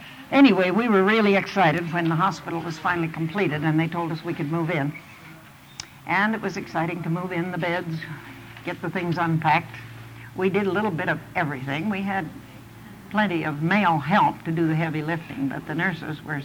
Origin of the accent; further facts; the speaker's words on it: Havre, Montana, United States; There was one nurse from Miles City, two from Butte, one from Great Falls, I was from Havre, one Manaconda, one from Minnesota, and one North Dakota.